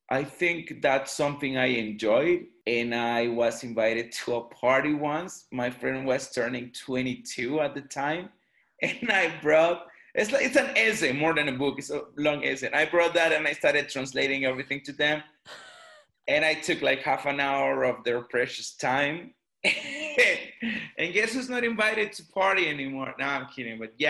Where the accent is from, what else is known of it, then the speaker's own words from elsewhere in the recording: Mexico; I grew up in a little town. My family had a farm away from my town in the middle of nowhere. And that farm is near a huge, huge river, which is called Grijalva. It's a very big river in Mexico.